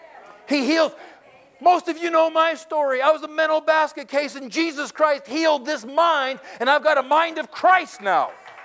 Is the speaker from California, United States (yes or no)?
yes; California, United States; I'm from Southern California. I know that area of Malibu.